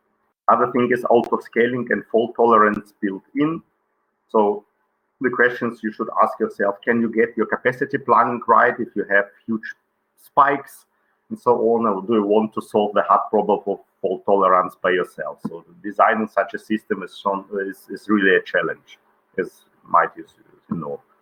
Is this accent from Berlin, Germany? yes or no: no; Bonn, North Rhine-Westphalia, Germany; English is a second language; I'm from Bonn